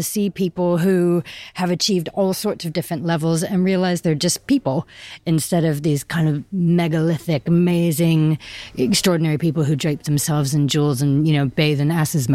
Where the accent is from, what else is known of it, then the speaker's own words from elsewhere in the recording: Seattle, Washington, United States; I love Seattle. And I'm from Seattle.